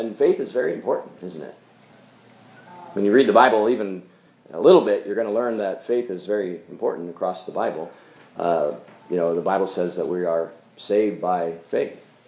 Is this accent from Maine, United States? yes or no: no; Pennsylvania, United States; There's in my home state of Pennsylvania a bell called the Liberty Bell.